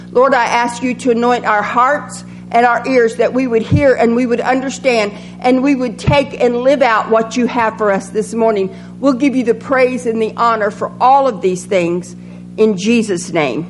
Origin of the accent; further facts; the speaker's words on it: the South, United States; accent: southern; I hope y'all can understand my southern accent.